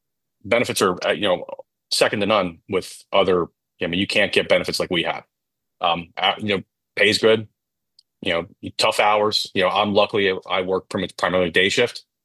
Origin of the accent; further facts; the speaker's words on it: Pennsylvania, United States; I was born in Central Pennsylvania, lived here all my life, graduated high school